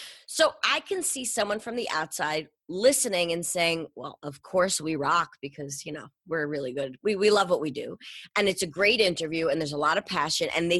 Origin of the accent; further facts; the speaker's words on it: New York, United States; You know, I'm a New Yorker. I'm a little Jewish girl.